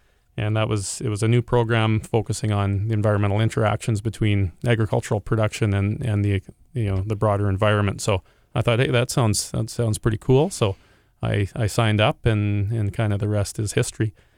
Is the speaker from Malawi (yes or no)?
no; Winnipeg, Manitoba, Canada; I grew up in Winnipeg, but always had roots in rural Manitoba and agriculture.